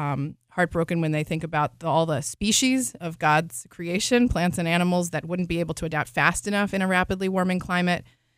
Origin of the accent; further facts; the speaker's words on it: Baltimore, Maryland, United States; I grew up in Roland Park, went to Bryn Mawr School. My family was very active over several generations at the Chizuk Emunah congregation in Pikesville.